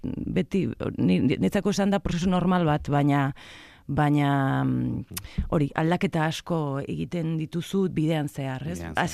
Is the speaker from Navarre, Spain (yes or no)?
no; Vitoria-Gasteiz, Basque Country, Spain; also born or lived in Bilbao; ni Bilbon jaioa naiz, baina hasi txikitan eta nerabe garaia Gasteizen bizi izan nintzen, ez? Orduan arabatarra ere pixkat sentitzen naiz, o gasteiztarra behintzat.